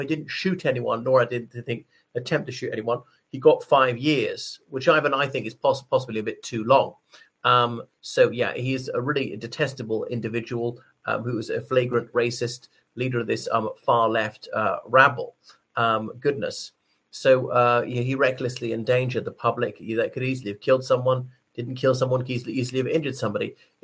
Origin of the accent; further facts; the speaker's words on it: Ireland; from Ireland.